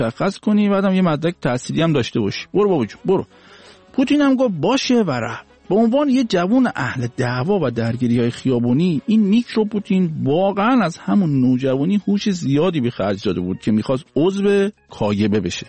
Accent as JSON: {"language": "Persian", "town": "Shiraz", "region": "Fars", "country": "Iran", "tie": "born there", "said": "و متولد شیرازم هستم"}